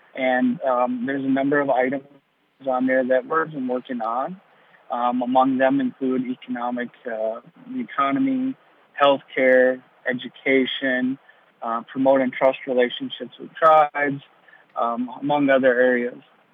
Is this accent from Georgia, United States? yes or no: no; Strawberry Lake, Minnesota, United States; I am born and raised in the area, and I am originally from Strawberry Lake on White Earth Reservation for White Earth Nation. And so I grew up in this area for a while there.